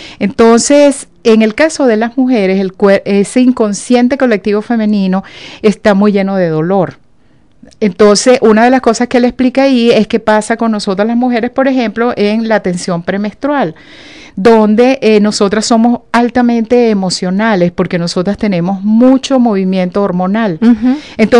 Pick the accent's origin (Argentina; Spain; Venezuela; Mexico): Venezuela; viendo lo que era la cultura, sobre todo en mi país, en Venezuela